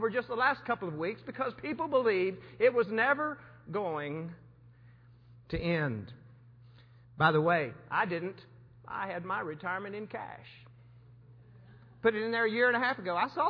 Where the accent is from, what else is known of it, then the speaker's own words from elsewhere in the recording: Texas, United States; moved away as an adult; I am a redneck from West Texas, grew up in West Texas, and the oil field.